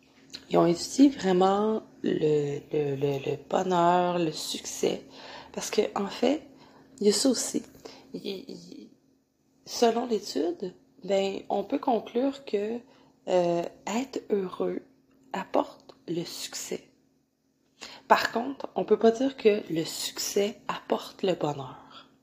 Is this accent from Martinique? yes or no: no; Canada; born there; je suis née au Canada, dans un pays qu'on considère riche, qu'on considère comme étant évolué.